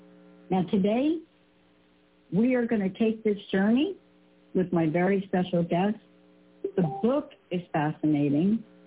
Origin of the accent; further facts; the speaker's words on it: New York, United States; I'm a kid from the Bronx